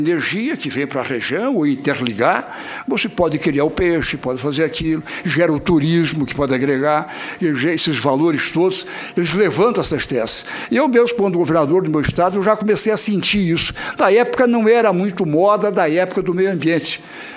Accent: Santa Catarina, Brazil; also born or lived in Rio Grande do Sul; eu, como catarinense, embora gaúcho de nascimento, mas catarinense de criação

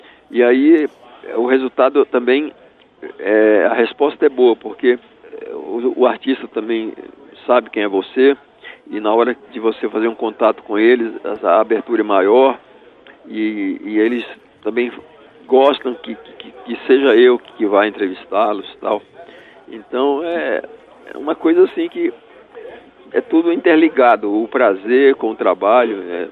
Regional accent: Barreiras, Bahia, Brazil; born there; vem do interior da Bahia, lá de Barreiras, onde eu nasci

